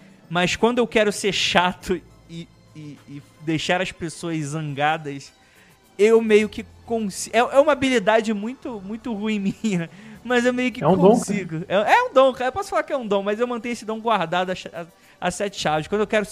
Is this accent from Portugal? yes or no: no; Rio de Janeiro, Brazil; eu sou um cara que, nascido e criado no Rio de Janeiro, é muito padrãozinho.